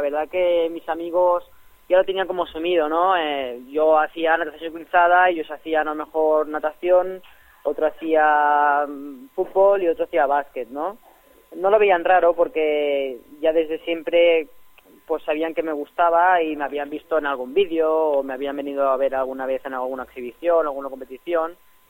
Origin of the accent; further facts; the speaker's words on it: Granollers, Catalonia, Spain; el Club Natació Granollers, que es de donde soy yo, de donde vengo, donde me han formado.